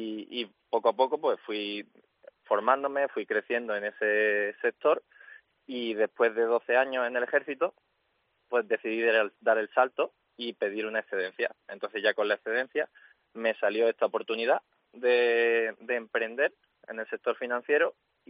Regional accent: Málaga, Andalusia, Spain; now in Segovia, Spain; Yo llegué a Segovia porque yo soy de Málaga y con los destinos militares, pues bueno, he estado en diferentes sitios, entre ellos en Segovia, porque estuve en la academia de, uh-huh, de 2013 a 2016. Entonces yo volví a Segovia en 2022

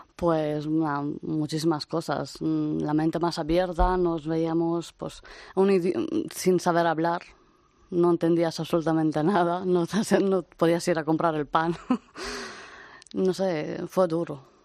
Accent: Jibou, Sălaj County, Romania; first language Romanian; Spanish is a second language; now in Spain; De Transilvania.

